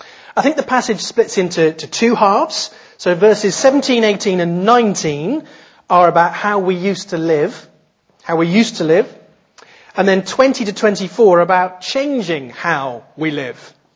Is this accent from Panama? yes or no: no; England, United Kingdom; We're here in England. I mean, I am English.